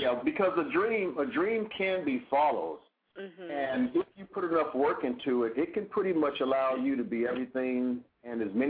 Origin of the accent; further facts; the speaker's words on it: California, United States; Well, you know, I'm here in California. I'm from the Silicon Valley.